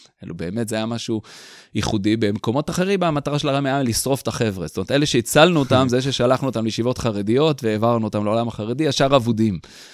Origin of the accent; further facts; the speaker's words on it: Petah Tikva, Central District, Israel; בעולם שאני גדלתי בו כילד בשנות ה-70, כנער בשנות ה-80, זה היה עדיין ברור שאם הולכים לשאול שאלה הלכתית בסביבה שבה אני הייתי בפתח תקווה